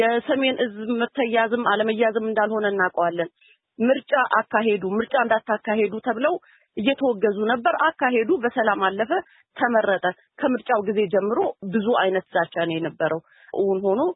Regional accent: Tigray, Ethiopia; እኛ እንደ ኢትዮጵያውያን እንደ ትግራይ ኢትዮጵያውያን በነፃ አእምሮ ለመናገር ሁሌም ዝግጁ ነን

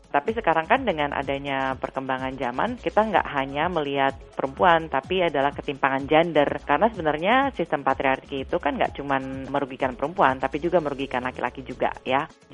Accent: Java, Indonesia; lahir dan besar di Indonesia, terutama di budaya Jawa

